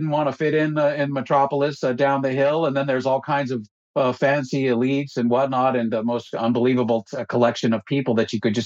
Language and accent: English; Lake Tahoe, United States; First of all, Charlie, I'm from Lake Tahoe